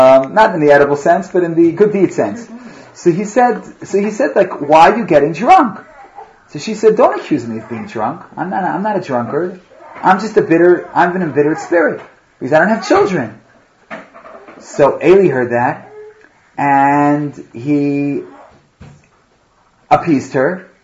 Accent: New York, United States; I grew up near one in New York

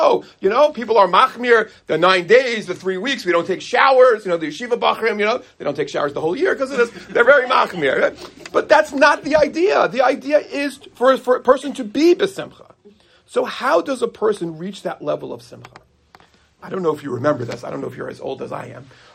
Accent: Five Towns, New York, United States; I remember growing up in the Five Towns, Ir HaKodesh.

